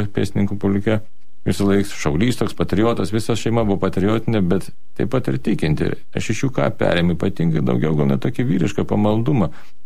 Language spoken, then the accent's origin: Lithuanian; Kaunas, Kaunas County, Lithuania; gimus Šiauliuose ir pagrindę augus Kaune. Tai ir mano vaikystė prabėgo Kaune, Kauno mieste. Aš pradžiu gyvenam centrinėje miesto daly, netoli. Tai vadinamo Soboro, Mickevičiaus gatvėje, tai ten tokie pirmieji metai prabėgo.